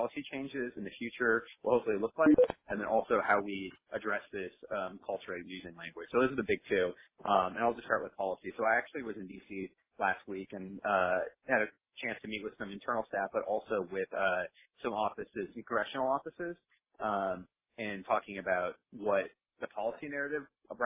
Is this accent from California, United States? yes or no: no; Iowa, United States; But I'm from Iowa originally, and I graduated college, and I moved home for 2 weeks before coming out to New York.